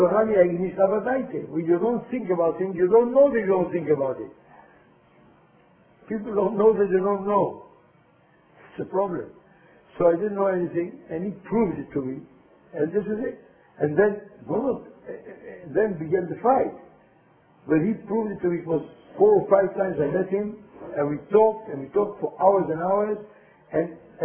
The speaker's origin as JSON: {"language": "English", "country": "Israel", "tie": "born or raised there", "said": "You have to know that we grew up in Eretz Israel on a program that was initiated, that was programmed to oikel uns von Teuer."}